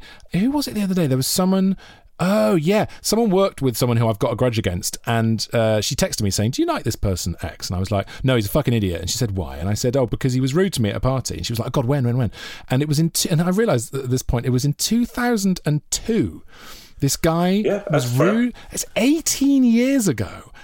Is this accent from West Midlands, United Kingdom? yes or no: no; Monmouth, Wales, United Kingdom; Monmouth, just over the border.